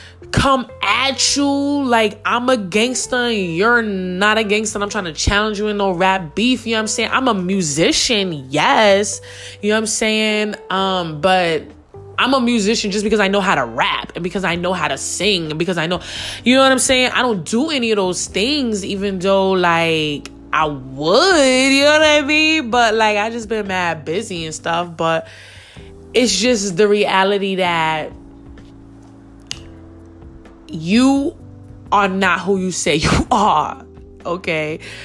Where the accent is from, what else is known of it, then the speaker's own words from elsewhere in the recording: Queens, New York, United States; I was really raised in Queens. Like, I'm really from New York.